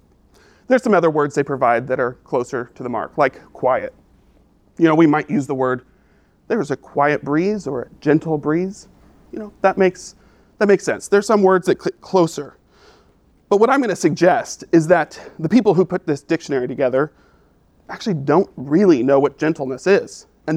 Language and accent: English; Albuquerque, New Mexico, United States; Well, I grew up in Albuquerque, New Mexico.